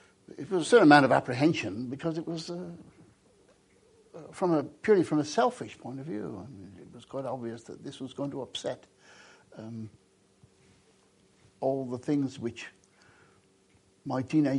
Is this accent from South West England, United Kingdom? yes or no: yes; Cheltenham, South West England, United Kingdom; born there; I was born in Cheltenham, in Gloucestershire.